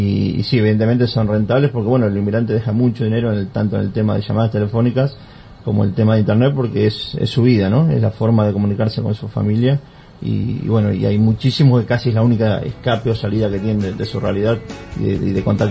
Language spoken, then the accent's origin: Spanish; Argentina; mi inglés es totalmente limitado, siempre digo que apenas soy argentino, no sé si todavía aprendí el español, el argentino es lo único que domino.